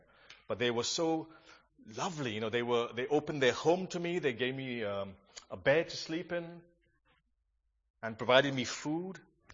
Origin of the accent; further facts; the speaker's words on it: Goa, India; When I went to Goa, I'm from Goa, in case you don't know